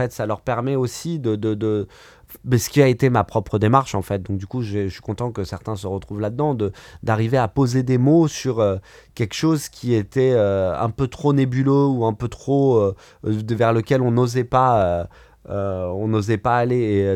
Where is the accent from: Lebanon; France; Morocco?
Lebanon; mais aussi peut-être parce que je suis Libanais.